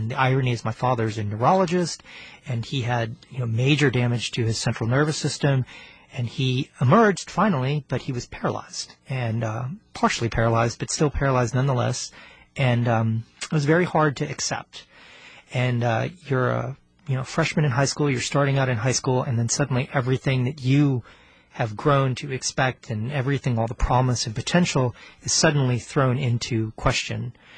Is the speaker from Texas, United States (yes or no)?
yes; Houston, Texas, United States; I grew up here in Houston, and my parents are from South Korea, and they emigrated to Houston to complete their training before I was born.